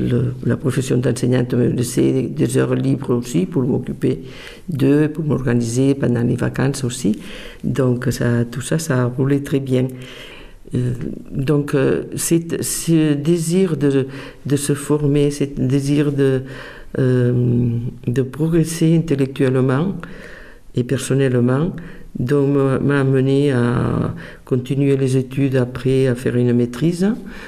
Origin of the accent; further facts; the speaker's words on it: Tarragona, Catalonia, Spain; French is a second language; moved away as an adult; now in France; Je suis née à Tarragone et j'y ai vécu jusqu'à l'âge de 21 ans, pendant le franquisme.